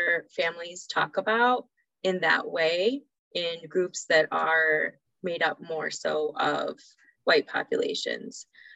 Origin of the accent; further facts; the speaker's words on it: Honduras; I'm from Honduras, and they say that the Honduran healthcare system is 50 years behind.